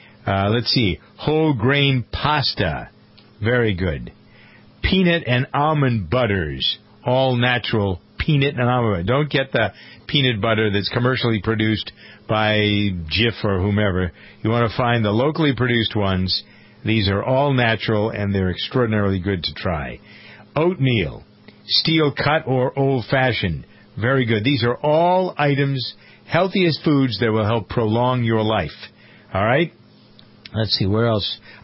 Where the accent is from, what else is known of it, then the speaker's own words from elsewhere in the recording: New England, United States; accent: New England; I normally have no problem with whatsoever because I shook my New England accent a long time ago.